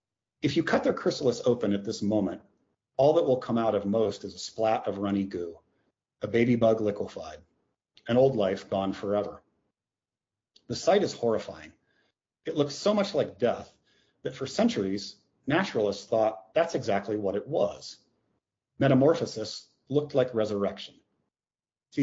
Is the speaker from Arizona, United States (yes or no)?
no; Hawaii, United States; like there's references in here to kind of where I grew up in Hawaii and the rest